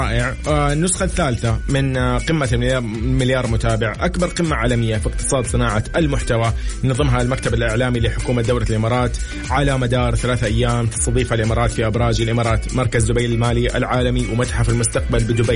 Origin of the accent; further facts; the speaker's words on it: Saudi Arabia; اللي يتمثلنا نحن كسعوديين كابناء يعني السعوديه